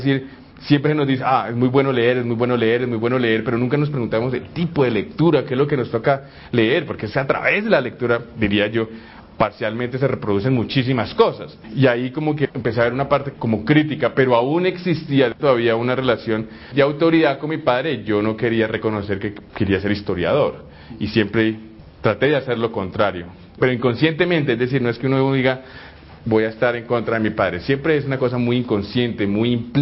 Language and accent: Spanish; Bogotá, Colombia; born there; Yo nací en Bogotá.